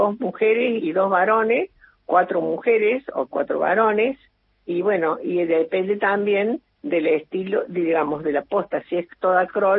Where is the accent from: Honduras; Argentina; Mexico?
Argentina; Río Cuarto, Córdoba; Mira, a mí siempre me gustó nadar, siempre. Yo soy de Río Cuarto